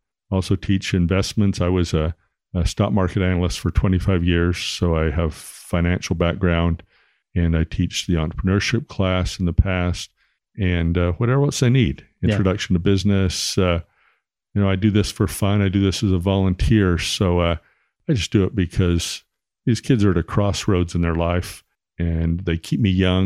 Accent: Utah, United States; I grew up in Utah, lived in 7 different states, and Switzerland and France on a mission.

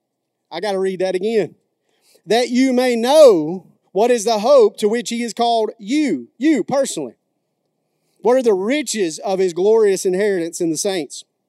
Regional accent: McCalla, Alabama, United States; Sorry, I'm from McCalla, Alabama. You can take him out of McCalla, but obviously can't take the McCalla wrestling out of the boy.

